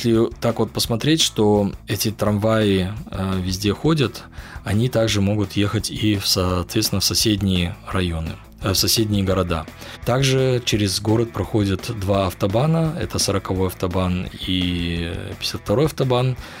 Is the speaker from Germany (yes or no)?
yes; Essen, North Rhine-Westphalia, Germany; Это мой родной край. И, соответственно, это был польский край. Этот район до сих пор еще существует.